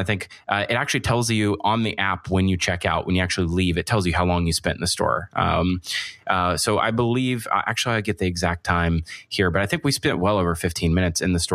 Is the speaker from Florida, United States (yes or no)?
yes; Florida, United States; I'm from Florida, so this is like a big trip for me.